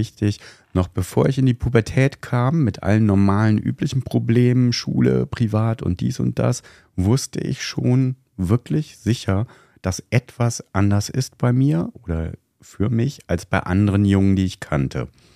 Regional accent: Wilhelmshaven, Lower Saxony, Germany; born there; bin gebürtig aus Wilhelmshaven. Dort bin ich zur Welt gekommen. Die Wurzeln meiner biologischen Mutter sind im heutigen Nordmazedonien

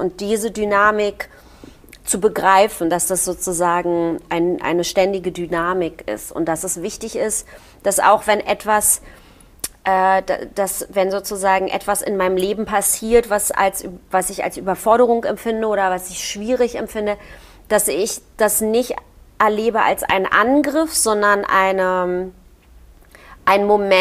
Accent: East Germany, Germany; Ich komme aber auch aus dem Osten.

